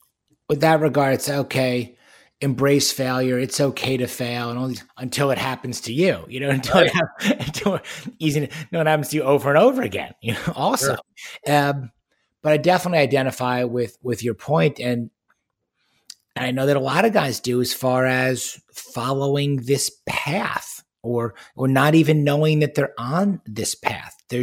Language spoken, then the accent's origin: English; New York, United States; So where I grew up on Long Island and in New York, I was a big tennis player, you know, growing up.